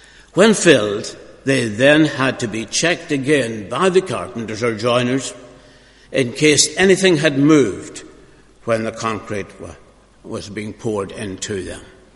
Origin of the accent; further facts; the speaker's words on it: Milford, Ulster, Ireland; a convent being built in my hometown of Milford in County Donegal.